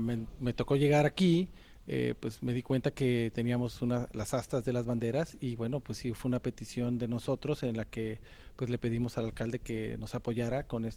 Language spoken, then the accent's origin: Spanish; Mexico; Vengo de México.